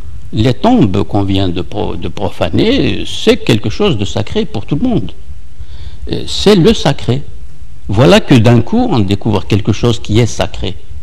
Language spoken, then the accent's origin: French; Algeria; moved away; j'ai grandi dans l'Algérie coloniale et que j'ai l'expérience depuis mon adolescence au collège et au lycée en Algérie même de l'exclusion.